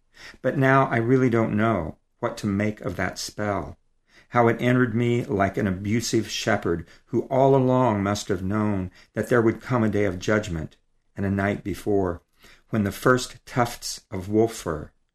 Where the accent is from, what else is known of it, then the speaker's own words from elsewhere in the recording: New Mexico, United States; also born or lived in Cleveland, Ohio / Southern Illinois; And I grew up in New Mexico. I'm actually a Midwestern boy. I was born in Cleveland, Ohio. My parents are from Southern Illinois. And we lived in Ohio and Southern Illinois until I was nine.